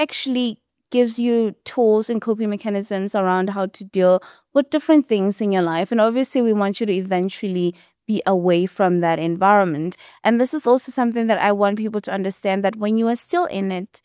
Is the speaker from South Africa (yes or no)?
yes; Limpopo, South Africa; Because I'm from Limpopo, and when I was in varsity, everyone was like, bring us avocados